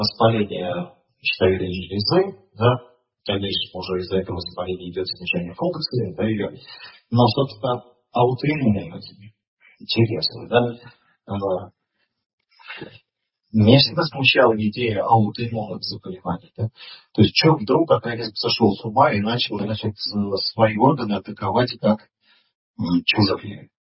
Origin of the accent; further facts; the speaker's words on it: Volga region, Russia; ну вот я вот из Поволжья, да, Поволжья, это дефицит йода.